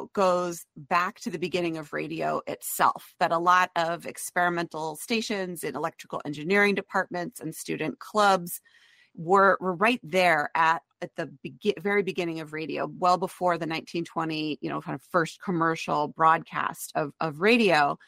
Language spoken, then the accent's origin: English; Vermont, United States; I'm from Vermont